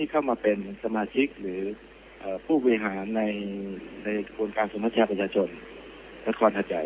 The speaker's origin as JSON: {"language": "Thai", "region": "Narathiwat", "country": "Thailand", "tie": "born or raised there", "said": "ผมเองเนี่ยไปโตที่นราธิวาสนะครับ"}